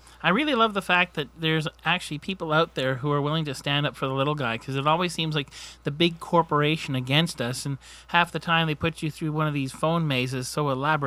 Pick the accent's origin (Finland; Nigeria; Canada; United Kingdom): Canada; now in United States; speaking as a Canadian, anything that we Canadians try